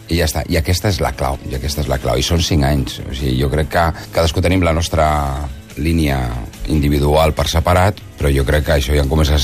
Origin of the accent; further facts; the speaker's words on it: Barcelona, Catalonia, Spain; d'on som, de Barcelona